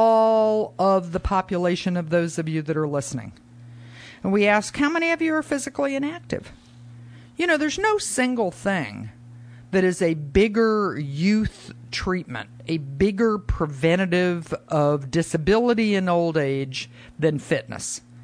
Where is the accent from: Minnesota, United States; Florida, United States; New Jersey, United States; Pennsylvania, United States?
Florida, United States; I grew up in Pinellas County, and when I went to school, what got slopped on your plate on that lunch line is what you got.